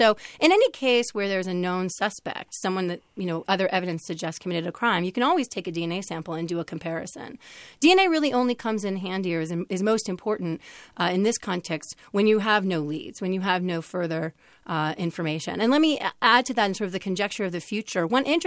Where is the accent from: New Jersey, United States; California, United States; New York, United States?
New York, United States; my home state of New York